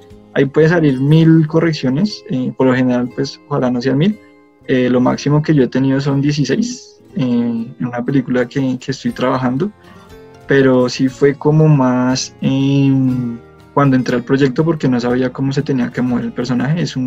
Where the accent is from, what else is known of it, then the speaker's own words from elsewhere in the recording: Mexico; yo soy una mexicana.